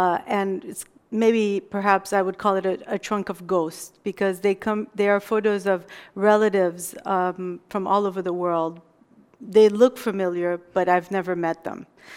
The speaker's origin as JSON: {"language": "English", "town": "Bethlehem", "region": "West Bank", "country": "Palestine", "moved": "yes", "said": "as I've lived in four continents due to exile. I'm originally from Bethlehem, not Pennsylvania."}